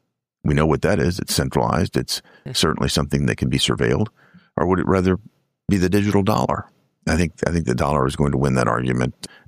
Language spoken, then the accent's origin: English; Tennessee, United States; I'm from Tennessee. We're fond of liberty and freedom.